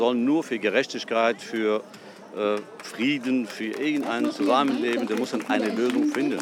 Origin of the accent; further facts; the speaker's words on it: Palestine; also born or lived in Lebanon; now in Bonn, Germany; Ich bin Palästinenser, im Libanon geboren, seit 83 hier in Deutschland. Ich bin halb Rheinländer, wenn ich das so sagen darf. Wir haben hier unser Leben mehr verbracht. Wir sind Flüchtlinge. Meine Eltern, die sind seit 48 unterwegs.